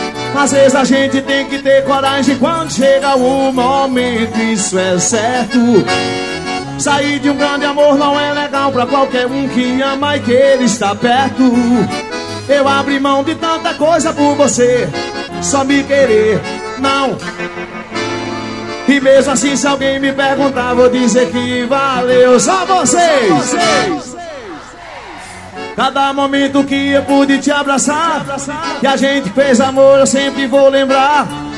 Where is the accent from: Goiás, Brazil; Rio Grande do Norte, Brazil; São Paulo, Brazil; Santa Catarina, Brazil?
Rio Grande do Norte, Brazil; esse carinho na minha terra, no meu Rio Grande do Norte. Alô, Lutago do Góis, minha terrinha. Alô, Natal.